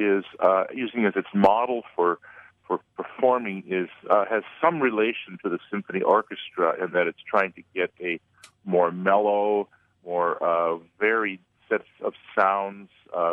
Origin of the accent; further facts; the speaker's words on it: Michigan, United States; moved away as an adult; Yeah, I'm up in the Copper Country up in the UP, played the band up there in high school, and then went to Michigan